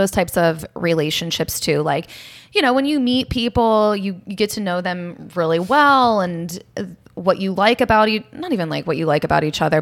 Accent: Youngstown, Ohio, United States; now in Lakewood, United States; The Youngstown area.

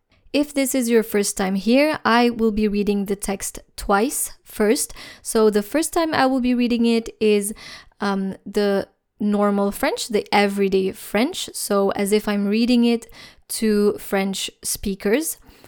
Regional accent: Philippines; now in France; Je suis franco-philippine. J'ai grandi avec un père français et une mère d'origine philippine. Je suis née aux Philippines et j'ai vécu une partie de mon enfance là-bas. Je vis actuellement en France et je retourne de temps en temps aux Philippines.

